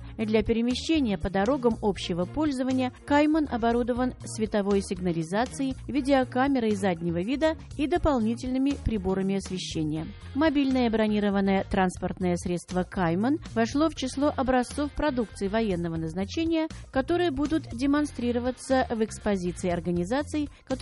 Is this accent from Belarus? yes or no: yes; Belarus; До сих пор в Минске у здания посольства России живые цветы. Мы, белорусы, вместе с вами, россияне.